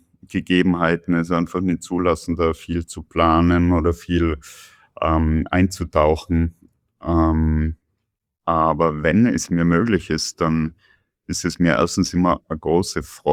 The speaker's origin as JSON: {"language": "German", "region": "Tyrol", "country": "Austria", "said": "je mehr sehne ich mich auch danach, meine Heimat zu dokumentieren. Also kommen Bilder Tiroler Brauchtümern oder von Bergbauern oder schönen Landschaften in meinem Kopf."}